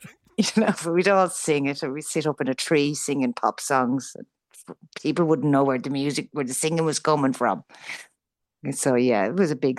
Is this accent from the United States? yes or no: no; Arklow, Leinster, Ireland; And then there's a song on there called … which just happens to be my hometown